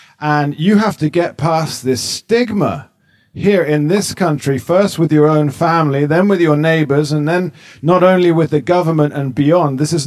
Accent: England, United Kingdom; I'm English and I'm still, you know, you go off to somewhere and they say, oh, hooligan.

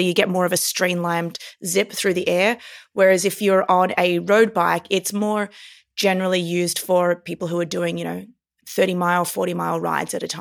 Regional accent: Australia; moved away as an adult; now in New York, United States; I'm an Aussie native. I moved to New York in 2017.

